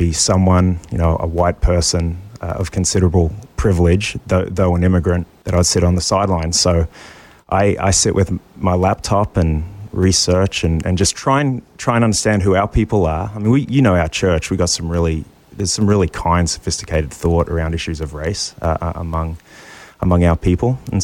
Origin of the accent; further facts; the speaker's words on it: Australia; now in United States; I'm an immigrant from Australia.